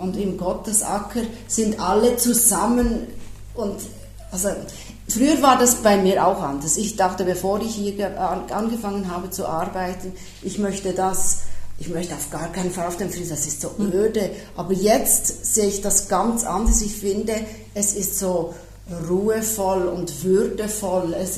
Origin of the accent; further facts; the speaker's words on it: Switzerland; Bei uns in der Schweiz ist es ja möglich, die Urne, natürlich nur die Urne, nicht den ganzen Körper im Sarg, aber die Urne mitzunehmen nach Hause